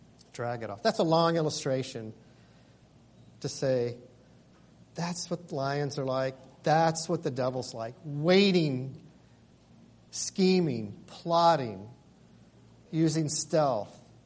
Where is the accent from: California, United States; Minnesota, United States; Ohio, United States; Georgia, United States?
Georgia, United States; Atlanta; When I was growing up in Atlanta in the 60s